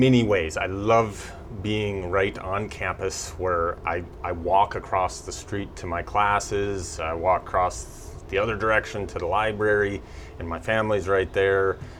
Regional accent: Beulah, North Dakota, United States; Grew up in Western North Dakota. I grew up in Beulah and was a banker for 13 years.

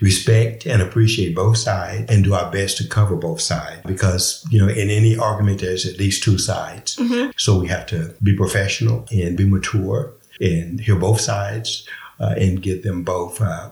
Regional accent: Crockett, United States; Well, I grew up in Crockett, so I am. This is home for me.

